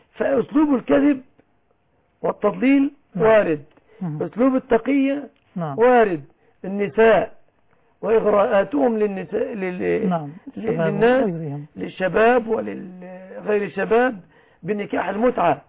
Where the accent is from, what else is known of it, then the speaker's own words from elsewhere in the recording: Mansoura, Dakahlia, Egypt; من عندنا في المنصورة